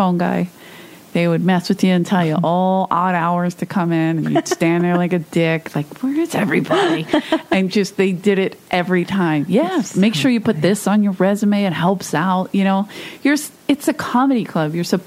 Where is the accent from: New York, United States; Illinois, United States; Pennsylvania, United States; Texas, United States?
Pennsylvania, United States; Philadelphia; now in Los Angeles, United States; I grew up on the East Coast in South Philly, where you could take a bus or a train to Boston for $8.